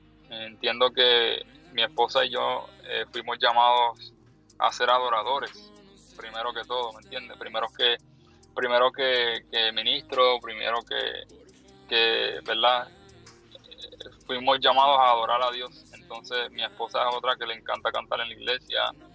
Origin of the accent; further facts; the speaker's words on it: Puerto Rico; now in Orlando, United States; Ella es de Puerto Rico también, yo soy de Puerto Rico.